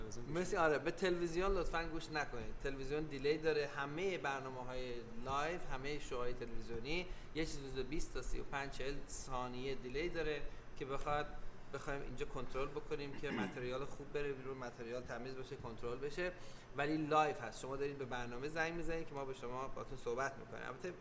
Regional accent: Iran; moved away; آقا ما 10 سال از ایران اومدیم بیرون

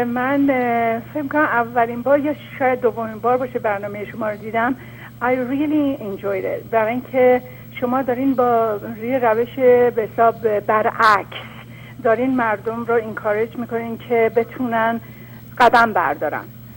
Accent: Iran; ما همه ایرانی هستیم.

